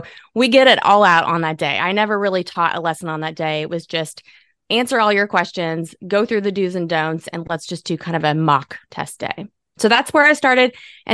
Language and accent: English; Indiana, United States; now in Tennessee, United States; And I'm originally from Indiana. Go Hoosiers.